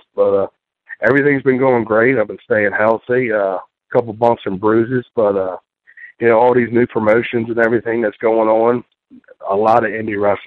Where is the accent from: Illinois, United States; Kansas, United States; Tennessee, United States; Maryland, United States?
Maryland, United States; Yes, sir. I was born and raised in Dorchester County, which is where Wolford is. I grew up on the water.